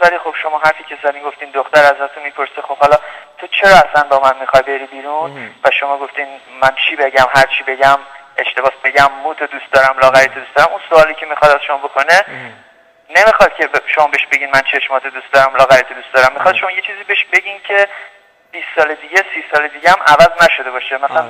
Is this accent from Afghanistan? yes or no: no; United States; من یه پسر 39 ساله هستم، پزشک هستم توی آمریکا، از بچگی هم توی آمریکا بزرگ شدم.